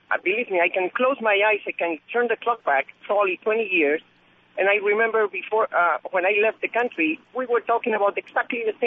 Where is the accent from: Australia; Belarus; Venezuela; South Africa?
Venezuela; now in Worcester, United States; Hi, good evening. I am also from Venezuela. I have been living in the U.S. for almost 20 years now.